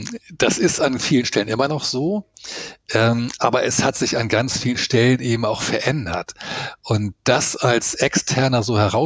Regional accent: Hamburg, Germany; Also ich bin ja in Hamburg groß geworden

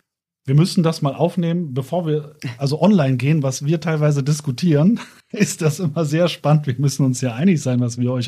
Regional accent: Berlin, Germany; Ich bin auf Hochdeutsch erzogen. Wir kommen aus Berlin.

